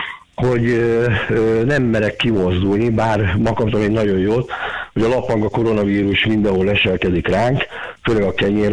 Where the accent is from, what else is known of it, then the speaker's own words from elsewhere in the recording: Hungary; Hát ezek magyarok vagyunk, de igazából ami kijön, nekünk problémánk nem lesz.